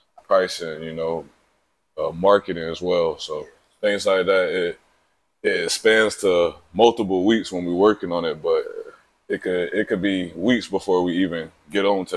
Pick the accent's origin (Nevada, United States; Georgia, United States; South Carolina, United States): South Carolina, United States; Little River; I'm from Little River, South Carolina.